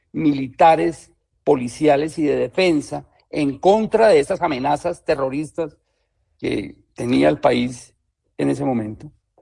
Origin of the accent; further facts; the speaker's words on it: Colombia; nosotros nos paramos como pueblo colombiano a decir, hombre, este es el cambio.